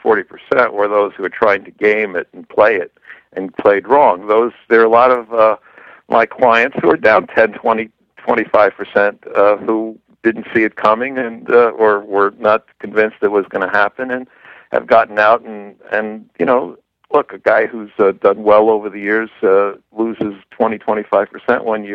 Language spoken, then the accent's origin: English; New York, United States; I guess I may be a very cynical New Yorker.